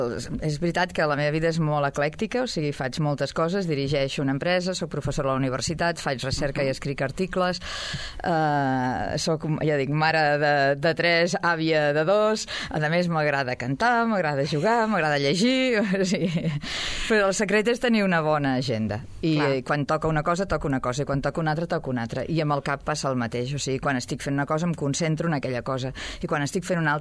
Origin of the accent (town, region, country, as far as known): Sabadell, Catalonia, Spain; born there